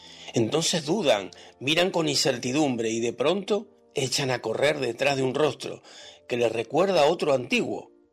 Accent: Uruguay; now in Córdoba, Spain; soy uruguayo, pero vivo en Córdoba, Andalucía

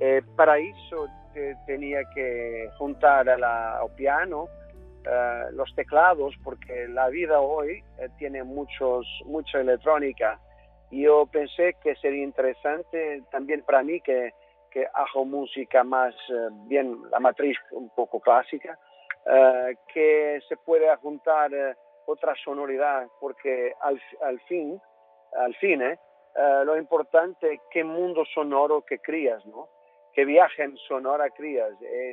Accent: Porto, Norte, Portugal; Spanish is a second language; yo quería que este disco tuviese esta matriz de la mi ciudad natal, Porto

